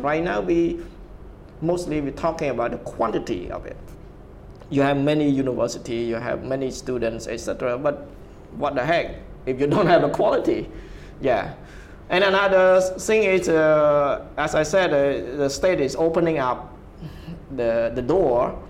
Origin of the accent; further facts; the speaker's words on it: Cambodia; I grew up in the Khmer Rouge. I grew up all the way in the 80s